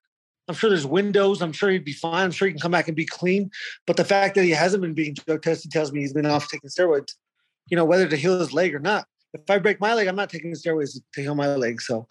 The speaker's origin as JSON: {"language": "English", "region": "Arizona", "country": "United States", "lives_now": "Colorado, United States", "said": "You know, I like to stick around Colorado. I'm from Arizona."}